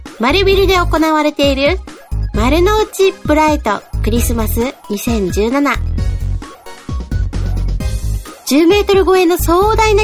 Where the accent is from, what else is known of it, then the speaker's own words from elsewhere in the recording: Tottori, Japan; now in Tokyo, Japan; 地元の鳥取県に帰省したり、それかもう母たちを東京にこう連れてこさせたりして